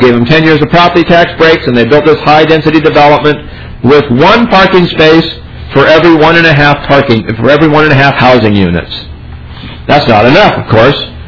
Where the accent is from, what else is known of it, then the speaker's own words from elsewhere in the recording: Portland, Oregon, United States; Take a look at my hometown of Portland.